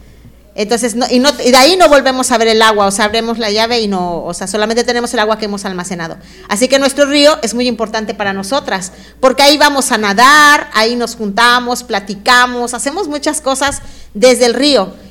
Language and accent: Spanish; Alpuyeca, Mexico; la comunidad nuestra, de donde yo vengo, está atravesada por un gran río, y el río se llama Colotepec. Es un río muy bonito, ¿saben? Porque mi comunidad se llama Alpuyeca, que está en lengua originaria. Nosotros somos indígenas